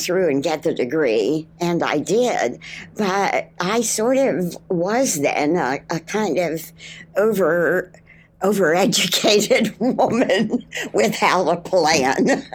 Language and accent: English; Steelton, Pennsylvania, United States; Right outside Harrisburg, sort of south central, a little town called Steelton, which was a steel mill town.